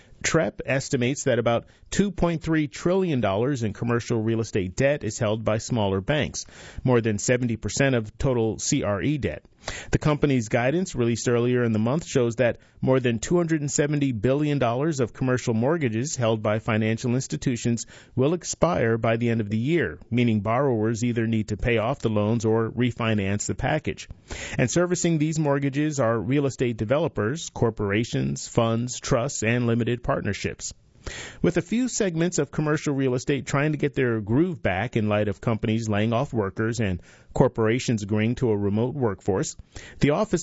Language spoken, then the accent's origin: English; Iskenderun, Hatay, Turkey; the epicenter was a little more than 100 miles from my hometown in Alexandretta.